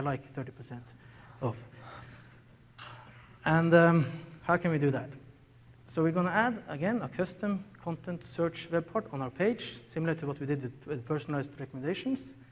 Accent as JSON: {"language": "English", "town": "Tromsø", "region": "Troms", "country": "Norway", "tie": "born or raised there", "second_language": "English", "said": "I'm born and raised in Tromsø, seen it many, many times."}